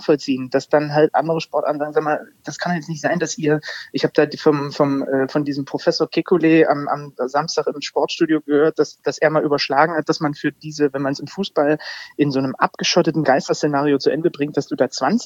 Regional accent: Zwickau, Saxony, Germany; born there; Als gebürtiger Zwickauer darf ich sowas sagen.

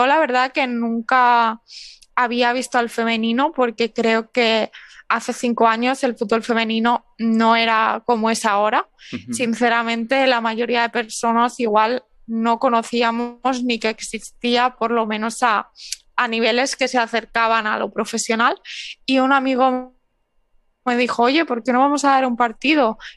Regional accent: Barcelona, Catalonia, Spain; Bueno, la verdad que yo soy de Barcelona

